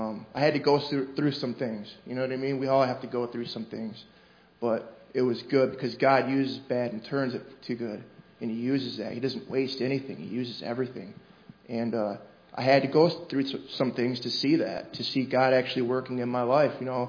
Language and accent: English; Michigan, United States; now in Florida, United States; I grew up in Michigan. Apparently I have an accent. I didn't know that before I came down here to Florida